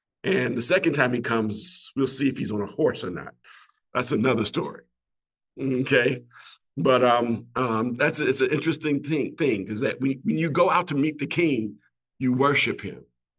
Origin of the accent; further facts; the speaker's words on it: Chicago, Illinois, United States; So, like I said, I grew up in Chicago. Every block is an eighth of a mile. Everything is set up this way. It's a grid.